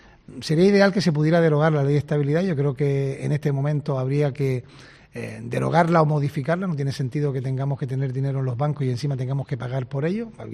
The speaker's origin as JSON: {"language": "Spanish", "region": "Canary Islands", "country": "Spain", "lives_now": "Tenerife, Spain", "said": "aunque soy de Gran Canaria, el carnaval de Santa Cruz, porque estudié aquí, me quedé después de acabar los estudios en Tenerife"}